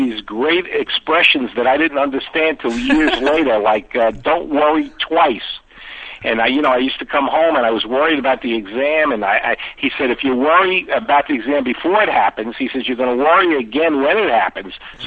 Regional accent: Brooklyn, New York, United States; I'm from Brooklyn, New York originally.

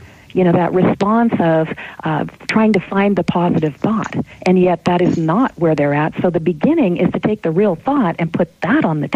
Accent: Canada; Well, I grew up in Canada, and because of moving 11 times

